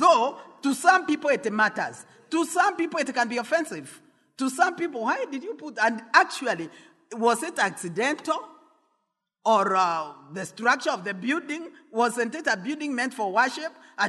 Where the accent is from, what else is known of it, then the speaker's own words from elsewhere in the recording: Kenya; And say, thank you, Lord, I'm a Kenyan.